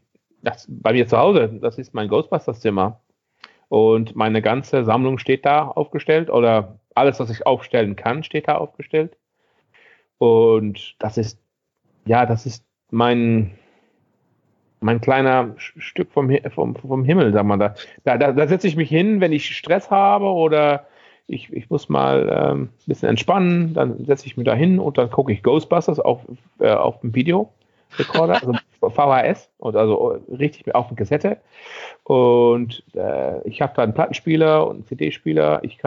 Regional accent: Netherlands

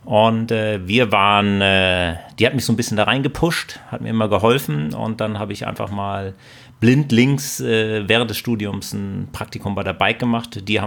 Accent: Husum, Schleswig-Holstein, Germany; ich komme nicht aus Bayern, sondern aus Husum. Und da blieb relativ wenig übrig, was man so an Sport machen kann.

